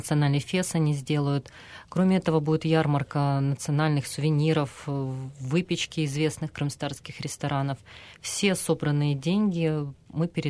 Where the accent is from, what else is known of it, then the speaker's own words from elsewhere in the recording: Sevastopol, Ukraine; Я хочу сказать, что я сама с Севастополя, самых первых арестованных ребят знаю еще с Крыма.